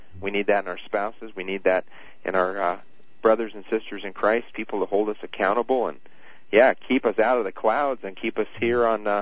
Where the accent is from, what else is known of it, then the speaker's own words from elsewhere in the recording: Edwardsville, Illinois, United States; I grew up in Edwardsville, Illinois. So grew up in the St. Louis area and still maintain that allegiance.